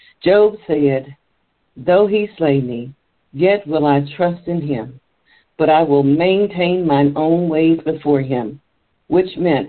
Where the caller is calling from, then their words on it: Maple Heights, Ohio, United States; I'm joining you from Maple Heights